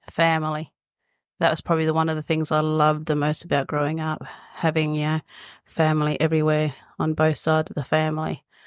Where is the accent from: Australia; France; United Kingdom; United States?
Australia; Pingelly, Western Australia; born there; I was born in Pingerley, a small little town in the Whitbelt area. What cultural heritage do I identify myself with? Well, I am a proud, deadly Noongar woman.